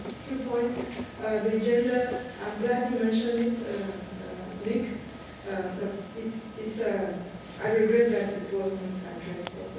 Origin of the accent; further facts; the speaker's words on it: Côte d’Ivoire; now in Mozambique; I'm from Cote d'Ivoire and I was in West Africa, living in Mozambique. Cote d'Ivoire has borders with Liberia and Guinea